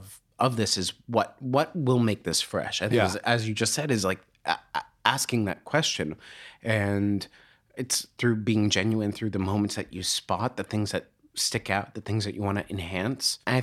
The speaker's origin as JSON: {"language": "English", "region": "Massachusetts", "country": "United States", "tie": "born or raised there", "said": "So I grew up just outside of Boston."}